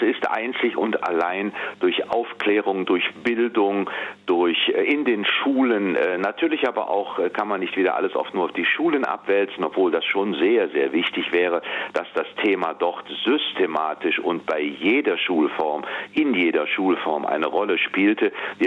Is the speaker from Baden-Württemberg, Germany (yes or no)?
no; Cologne, North Rhine-Westphalia, Germany; als Kölner denkt man natürlich, man ist in einer etwas toleranteren und offeneren Stadt.